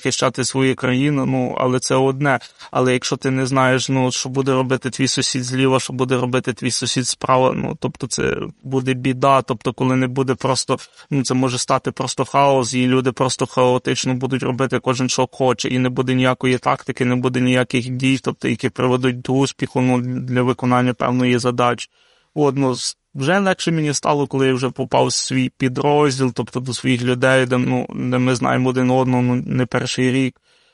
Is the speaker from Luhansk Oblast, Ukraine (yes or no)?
no; Lviv, Lviv Oblast, Ukraine; тому що я з Львова